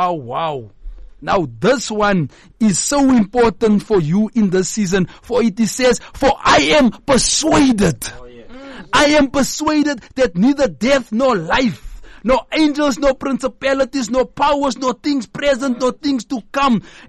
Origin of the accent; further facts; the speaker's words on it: Gauteng, South Africa; I am someone who is a product whereby I grew up in the El Dorado Park.